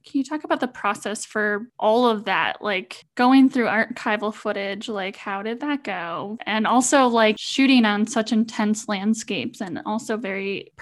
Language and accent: English; Milwaukee, Wisconsin, United States; I was born and raised in Milwaukee, but I mean, I've spent a lot of time up north as well. I'm also Menominee, so I've spent a lot of time in the Menominee Indian Reservation